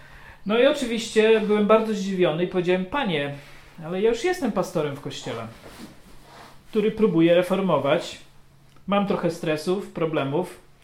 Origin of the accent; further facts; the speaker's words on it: Kraśnik, Lublin Voivodeship, Poland; Pamiętam, w Kraśniku się tak modliłem, w mojej rodzinnej miejscowości